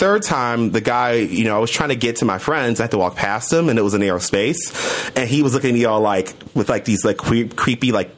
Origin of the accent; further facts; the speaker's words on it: Chicago, Illinois, United States; I am from Chicago.